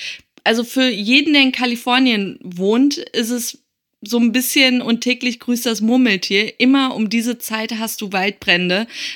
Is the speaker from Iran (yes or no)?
yes; Tehran, Tehran Province, Iran; Und ich komme zufällig aus der Stadt mit der generell schlimmsten Luft, Teheran